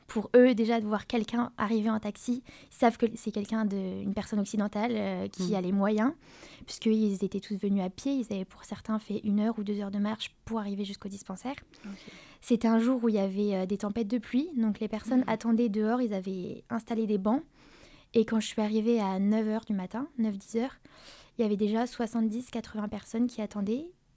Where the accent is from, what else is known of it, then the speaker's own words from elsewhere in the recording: Brest, Brittany, France; j'ai 22 ans et je viens de Brest.